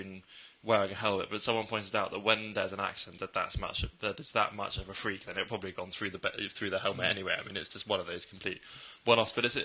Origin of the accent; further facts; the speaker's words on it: East of England, United Kingdom; I grew up in North Norfolk in the middle of nowhere